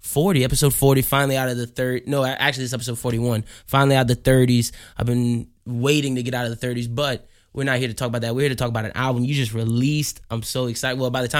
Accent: Louisiana, United States; You think that plays to just because we're from Louisiana?

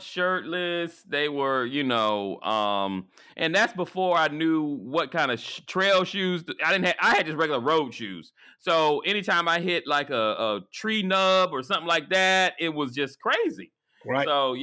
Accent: Orlando, Florida, United States; And I'm from Orlando. I don't know if you know that, but I'm originally from Orlando. So I got family there

